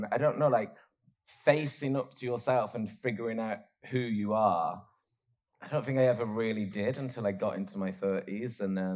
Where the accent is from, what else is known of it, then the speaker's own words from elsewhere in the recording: Oldham, North West England, United Kingdom; growing up in Oldham, I couldn't be like, I want to love myself.